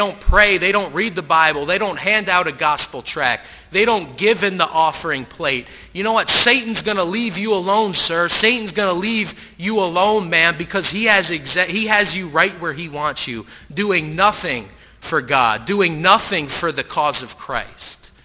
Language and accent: English; New York City, New York, United States; You know, I grew up in New York City. I said this briefly in Sunday school, but I grew up in New York City.